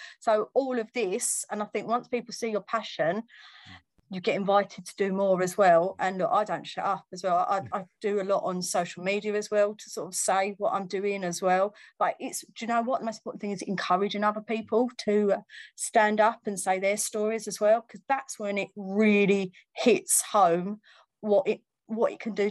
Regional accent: East of England, United Kingdom; accent: Romford; I'm as Essex as you like, I've got my Romford accent.

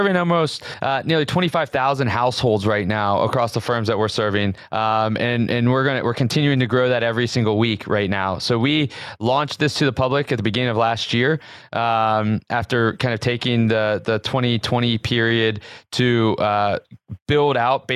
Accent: Atlanta, Georgia, United States; I'm from the South, Atlanta

